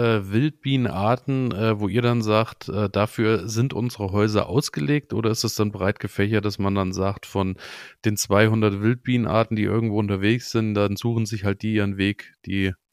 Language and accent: German; Rhön, Germany; ich komme ja hier aus der Rhön